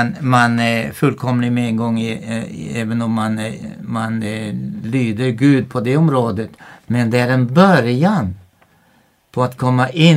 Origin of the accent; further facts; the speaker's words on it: Kristiansand, Agder, Norway; Jo, jag kommer ihåg när jag blev döpt i Pingstkyrkan hemma i Kristiansand i Norge.